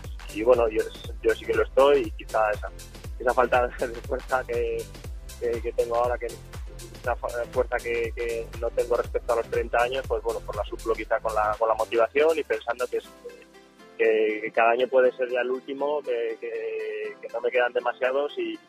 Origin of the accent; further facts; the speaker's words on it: Burgos, Castile and León, Spain; moved away; Yo soy de Burgos, hacía atletismo y me desplacé al Pirineo precisamente para hacer esquí